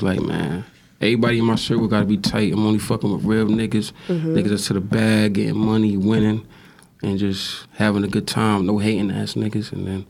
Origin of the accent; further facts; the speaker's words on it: Jamaica; I'm Jamaican too, though.